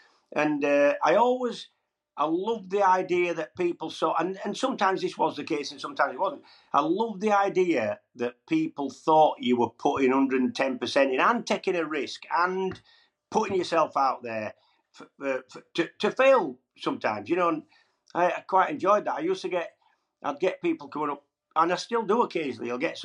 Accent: Huddersfield, Yorkshire and the Humber, United Kingdom; He's from Blackburn, I'm from Huddersfield, equidistant to Manchester.

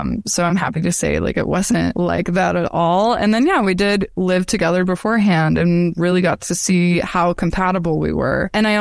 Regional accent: Utah, United States; the culture I was brought up in Utah

